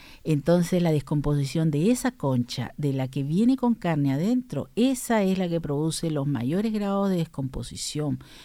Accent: Peru; como buena peruana, a nosotros nos crían desde chicas

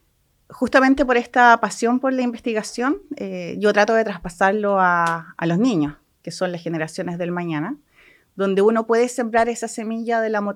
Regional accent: Puerto Montt, Los Lagos, Chile; moved away; Yo soy puertomontina, estudié mi formación básica y media en Puerto Montt. Posteriormente emigré

